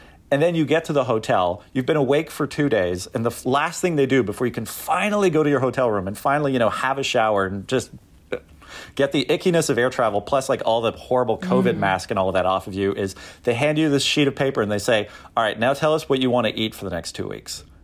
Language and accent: English; Canada; it's been difficult for her, been quite intimidating to go to my hometown, which is like 99% like white French-Canadian French, where, you know, you will go, you'll go to the stores, you'll go to the restaurants, and they don't speak English.